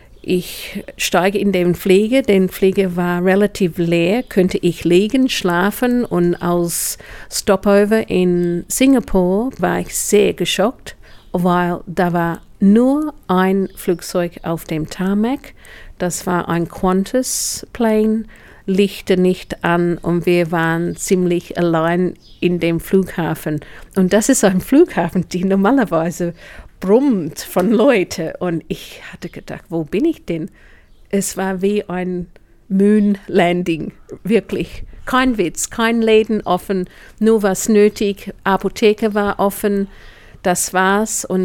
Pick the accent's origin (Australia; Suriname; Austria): Australia; German is a second language; moved away; Natürlich als Australierin hatte ich eine Möglichkeit